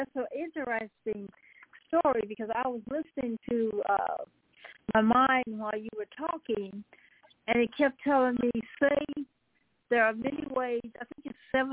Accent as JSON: {"language": "English", "region": "Tennessee", "country": "United States", "tie": "born or raised there", "said": "I went to a country school in my hometown of Tennessee, and I had a teacher, a one-room school"}